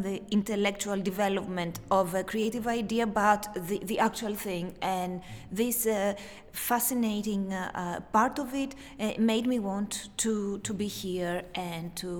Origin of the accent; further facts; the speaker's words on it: Greece; English is a second language; I come from Greece. I am a researcher from Greece, an expert in musical theater and opera.